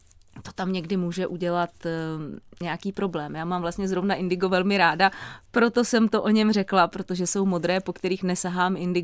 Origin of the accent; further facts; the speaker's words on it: Prague, Czechia; Já jsem původně z Prahy, vyrůstala jsem poblíž Nuselského mostu